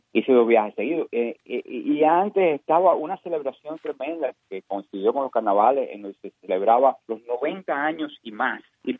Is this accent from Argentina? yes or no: no; Cuba; moved away; el año en que yo salí de Cuba